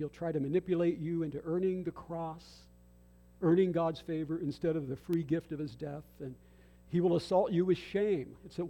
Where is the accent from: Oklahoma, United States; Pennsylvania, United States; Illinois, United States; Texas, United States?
Pennsylvania, United States; Moss Grove; born there; I was born in Moss Grove, Pennsylvania.